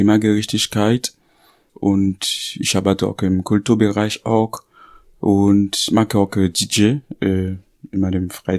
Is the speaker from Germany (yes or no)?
no; Port-au-Prince, Ouest, Haiti; German is a second language; fliehen sie zuerst in dem Land, also in großen Städten, zum Beispiel Port-au-Prince, wo ich herkomme.